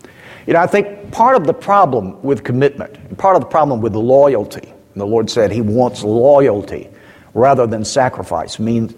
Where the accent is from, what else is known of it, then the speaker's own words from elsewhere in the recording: Columbus, Georgia, United States; You know, when I grew up in Columbus, Georgia, I didn't know anybody who didn't go to church.